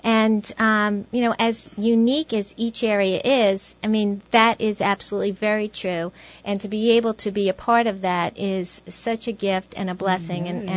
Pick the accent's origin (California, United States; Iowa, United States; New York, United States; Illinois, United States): New York, United States; now in Newtown, United States; growing up in New York, I went to a Catholic grade school on Long Island.